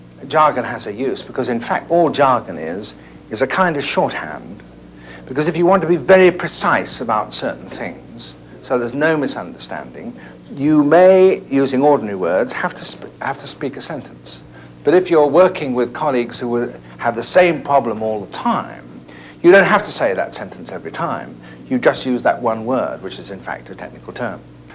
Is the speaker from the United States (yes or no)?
no; Leicester, East Midlands, United Kingdom; I'm English, from, you know, unfortunately, there I am. I'm stuck with it. And I went to school at a grammar school, local school in a place in the Midlands called Leicester.